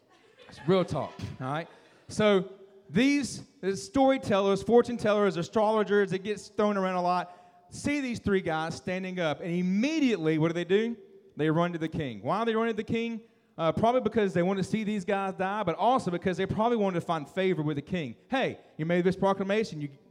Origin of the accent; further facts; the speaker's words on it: Alabama, United States; I'm going to call him King Neb just because I'm from Alabama and I like nicknames, all right?